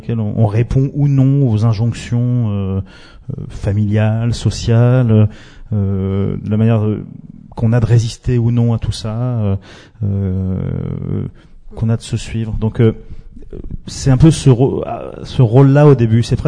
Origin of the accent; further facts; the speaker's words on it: Île-de-France, France; là où j'ai grandi, en banlieue parisienne, et où il y a la forêt de Sénart